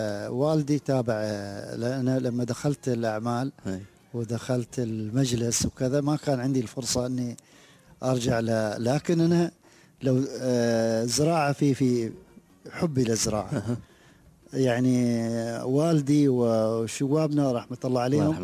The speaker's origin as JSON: {"language": "Arabic", "country": "United Arab Emirates", "said": "ثقافة عامة موجودة فينا كاماراتيين"}